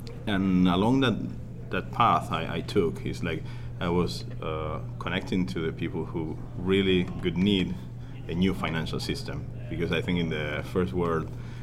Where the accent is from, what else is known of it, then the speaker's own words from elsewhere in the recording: Buenos Aires, Argentina; I grew up in Buenos Aires.